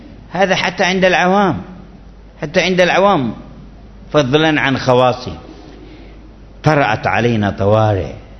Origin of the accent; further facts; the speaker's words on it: Yemen; من بعض المناطق عندنا في اليمن